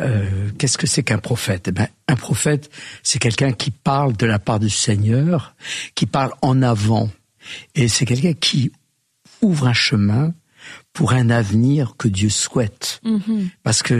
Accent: Occitanie, France; born there; je suis né dans une culture huguenote, parce que je suis né dans les Cévennes

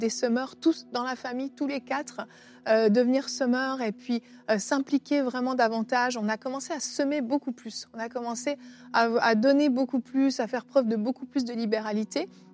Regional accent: Switzerland; Moi, tu sais, je suis suissesse, en Suisse.

